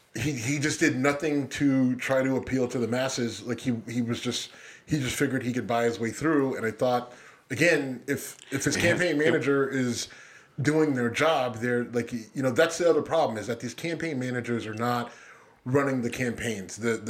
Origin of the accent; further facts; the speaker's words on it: Youngstown, Ohio, United States; I mean, and listen, I love my hometown, but there are some dumb motherfuckers there. if you've ever been to Youngstown.